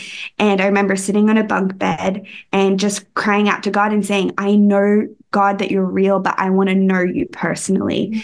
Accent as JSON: {"language": "English", "region": "Queensland", "country": "Australia", "tie": "born or raised there", "said": "So I am from Australia. If you can't tell by my accent, some people can say that they don't hear it anymore, that don't really sound Australian, but I'm Australian. I grew up in Australia on the Sunshine Coast of Australia."}